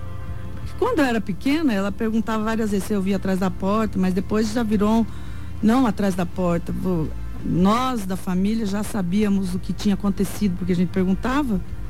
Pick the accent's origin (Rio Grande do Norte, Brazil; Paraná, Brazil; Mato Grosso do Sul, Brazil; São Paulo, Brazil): Mato Grosso do Sul, Brazil; Laguna Carapã; born there; foi onde eu nasci. Em Laguna Carapã eu nasci, no Carapã.